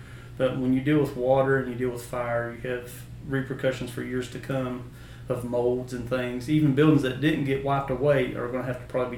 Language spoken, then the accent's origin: English; Kentucky, United States; moved away; I was born and raised in Letcher County. I moved out. My parents divorced. Is one of the biggest reasons we moved out.